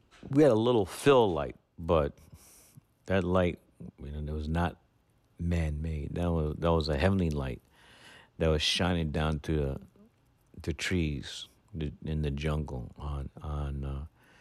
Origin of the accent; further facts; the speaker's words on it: Brooklyn, New York, United States; As a young lad growing up in Brooklyn, New York … would always tell me